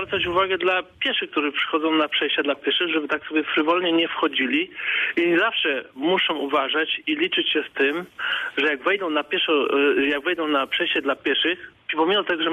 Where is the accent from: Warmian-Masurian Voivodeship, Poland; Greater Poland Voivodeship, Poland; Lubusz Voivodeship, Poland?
Lubusz Voivodeship, Poland; Gorzów Wielkopolski; bo ja jestem z Gorzowa